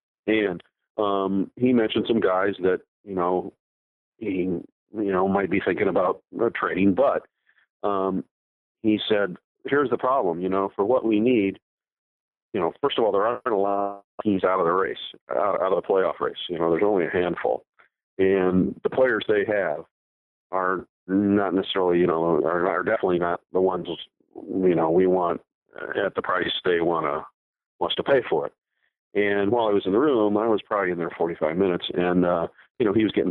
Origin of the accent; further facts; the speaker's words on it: Ohio, United States; I played pond hockey as a kid growing up in Ohio.